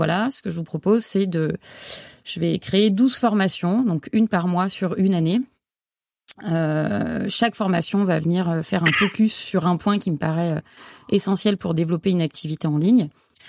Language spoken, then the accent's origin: French; Auvergne-Rhône-Alpes, France; J'ai 45 ans. J'ai grandi dans la région lyonnaise et je vis depuis un peu plus de 20 ans maintenant